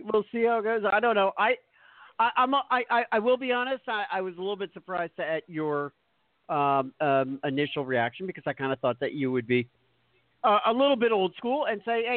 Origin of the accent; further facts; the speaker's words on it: Philadelphia, Pennsylvania, United States; accent: Philadelphia; Yeah, that's my Philadelphia accent. Sorry, folks.